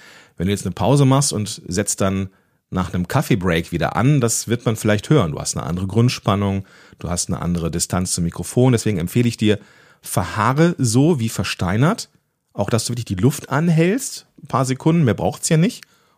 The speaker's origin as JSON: {"language": "German", "region": "North Rhine-Westphalia", "country": "Germany", "tie": "born or raised there", "said": "wie man hier am Niederrhein sagt, wo ich aufgewachsen bin."}